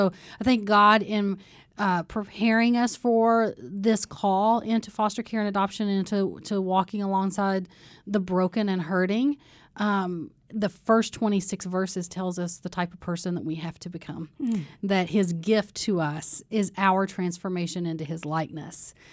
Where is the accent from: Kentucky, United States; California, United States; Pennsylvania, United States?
Kentucky, United States; We're from Kentucky. That's what you do. You marry your high school sweetheart